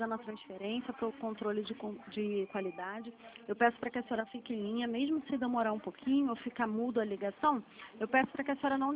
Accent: Nova Iguaçu, Rio de Janeiro, Brazil; eu sou de Nova Iguaçu, estou com cliente em linha.

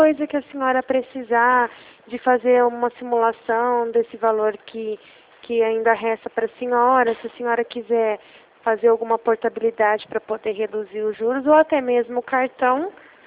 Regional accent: Ribeirão Preto, São Paulo, Brazil; Não, eu sou da cidade de Ribeirão Preto.

